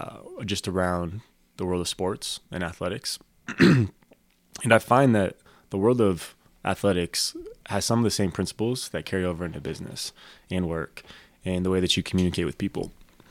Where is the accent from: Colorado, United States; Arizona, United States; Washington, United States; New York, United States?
Colorado, United States; Colorado Springs; I grew up in Colorado Springs, and then I've been going to Thorn Creek now for like two solid years.